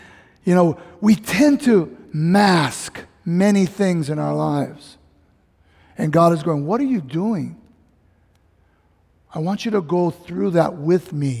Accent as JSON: {"language": "English", "town": "Kalihi", "region": "Hawaii", "country": "United States", "tie": "born or raised there", "said": "Believe me, I never was one kid growing up in Kalihi going, oh, when do I go in Israel, cuz?"}